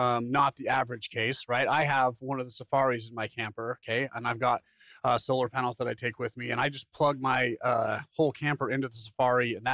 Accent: the West, United States; Yeah, for us, maybe it's because I'm from the West. You know, I don't know, a bunch of cowboys out there, right?

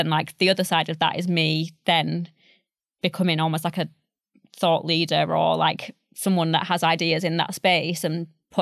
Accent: Yorkshire and the Humber, United Kingdom; accent: Yorkshire; So I lost, at that point, I lost my Yorkshire accent completely because I was surrounded by all these people with these, like you say, perfect pronunciation and really nice voices.

